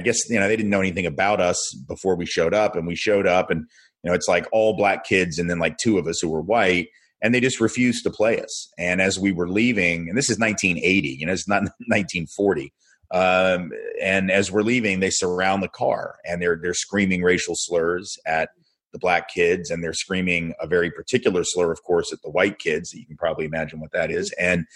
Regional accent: Nashville, Tennessee, United States; I grew up in Nashville and went to preschool at a historically black college.

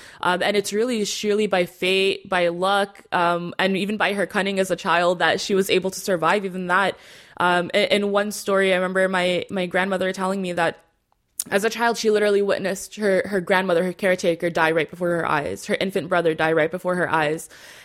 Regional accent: United States; what I, as a young teen born and raised in America, was enduring

